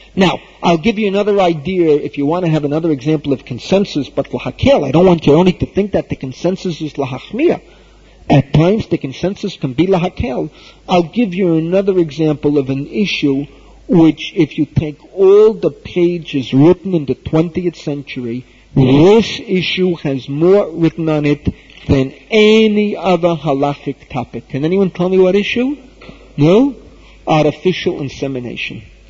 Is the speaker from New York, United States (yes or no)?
yes; Bronx, New York, United States; We all grew up together. We grew up in the Bronx, low middle class families.